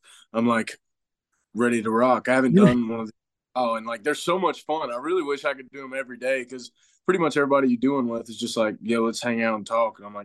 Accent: Alabama, United States; I was born and raised in Alabama. I still live here now.

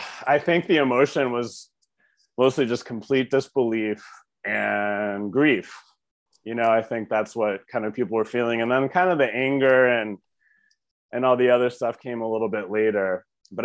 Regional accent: Brecksville, Ohio, United States; No, I'm from Cleveland, the suburbs. I grew up in Brecksville.

